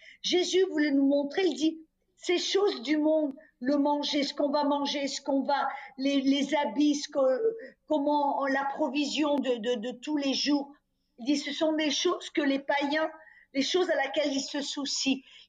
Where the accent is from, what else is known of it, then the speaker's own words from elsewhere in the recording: France; moved away as an adult; now in United States; Parce que quand je suis partie de la France en tant que toute jeune femme et que je suis partie pour les États-Unis, je n'avais vraiment rien.